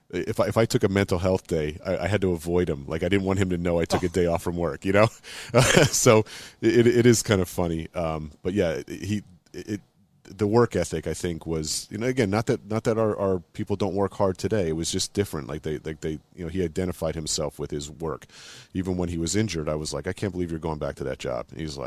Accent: Allentown, Pennsylvania, United States; I was like, yeah, I'm from Allentown, but if you've heard the … song, it doesn't suck that bad.

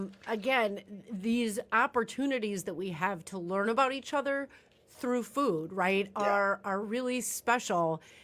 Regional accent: Wisconsin, United States; I have never showed up at a friend's house empty-handed because that's how I was taught being from Wisconsin.

